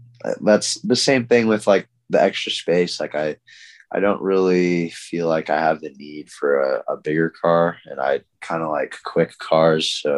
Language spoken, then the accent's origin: English; California, United States; now in New York, United States; I was born in California and kind of lived there till I was 8, and then obviously college there.